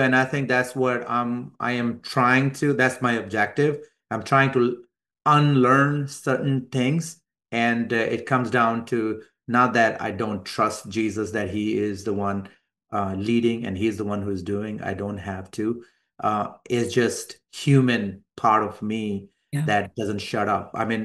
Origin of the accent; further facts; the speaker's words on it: Pakistan; now in United States; as a Pakistani, leaving Pakistan, Pakistani Christian, leaving Pakistan and coming to the West and then getting here in the United States, establishing a life here, career here